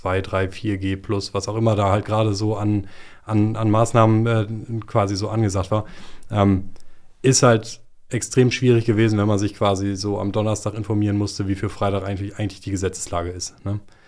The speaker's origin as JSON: {"language": "German", "region": "Hamburg", "country": "Germany", "also_born_or_lived": "Bavaria", "said": "Ich bin ursprünglich Hamburger"}